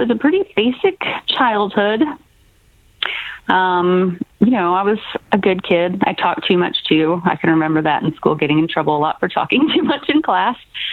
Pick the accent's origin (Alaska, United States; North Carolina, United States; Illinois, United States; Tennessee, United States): Illinois, United States; Quad Cities; born there; Well, I was born in Illinois, the Quad Cities. So it was like right on the border of Illinois, Iowa.